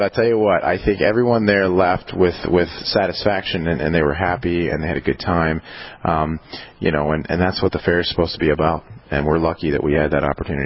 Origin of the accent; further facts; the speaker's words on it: Maryland, United States; I know him since I was a little boy growing up in Maryland.